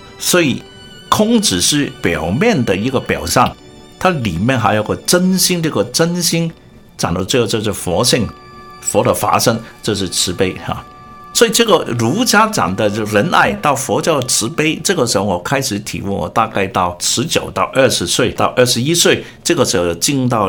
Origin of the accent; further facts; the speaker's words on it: Hong Kong; 我香港长大的，跟他没关系的应该。